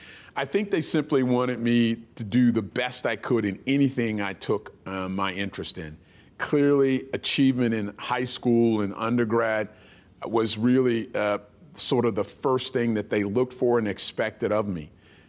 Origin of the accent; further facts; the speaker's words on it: Demopolis, Alabama, United States; born there; So I was born in Demopolis, Alabama. It's in a small town in the Black Belt of Alabama, a rural farming area where my parents were educators.